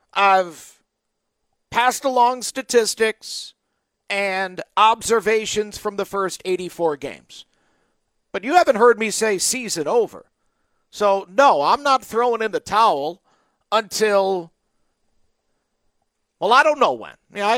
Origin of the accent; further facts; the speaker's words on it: Detroit, Michigan, United States; I mentioned I grew up in Detroit. The Tigers were putrid for most of my childhood.